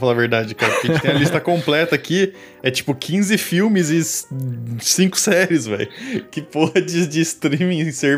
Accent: Brazil; É difícil dizer o quanto disso é porque a gente é brasileiro e o quanto disso acontece com todo mundo, tá ligado?

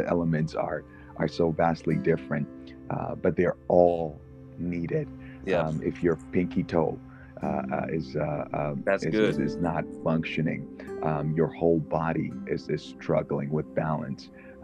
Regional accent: Netherlands; also born or lived in Ghana; I'm 27 years old, and I live in the Netherlands. I was born in Ghana originally, where my parents went to the United Pentecostal Church. And when we moved to the Netherlands, we found the same church

